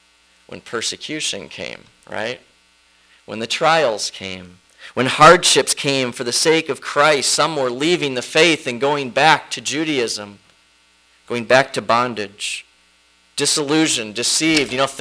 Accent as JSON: {"language": "English", "town": "Toledo", "region": "Ohio", "country": "United States", "tie": "born or raised there", "said": "the church we grew up in back in Toledo."}